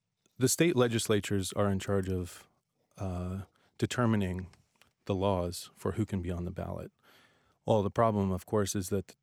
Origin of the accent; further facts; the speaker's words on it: Columbus, Ohio, United States; the producer and I, Chad Monin, we're both from Columbus.